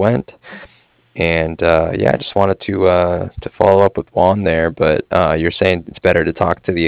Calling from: Cardiff, Wales, United Kingdom; I'm calling from Cardiff.

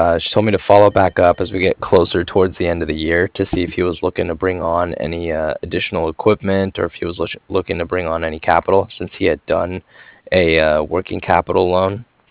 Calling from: Cardiff, Wales, United Kingdom; And I'm calling from Cardiff, C-A-R. D-I-F-F, like Frank.

